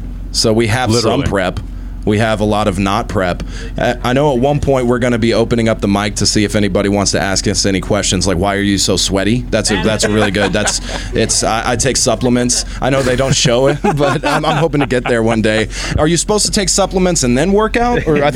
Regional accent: Arkansas, United States; It is Oklahoma. I'm from Arkansas, though.

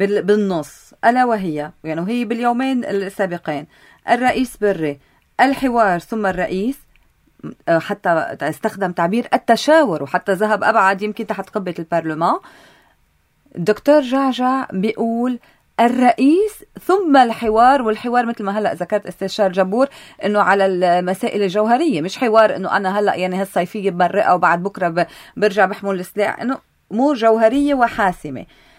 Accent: Lebanon; نحن كلبنانيين

